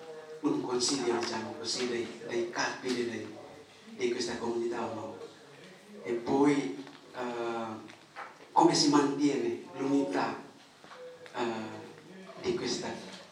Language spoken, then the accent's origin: Italian; Indonesia; Italian is a second language; vengo dall'Indonesia.